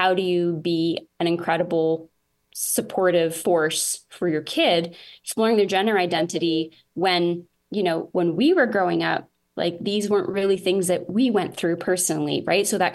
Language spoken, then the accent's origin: English; Kingston, Ontario, Canada; also born or lived in Toronto; I do teach in Kingston and I'm from Kingston originally, but I spent most of my like young, you know, university and about 10 years after that in Toronto. So I just moved back in the pandemic.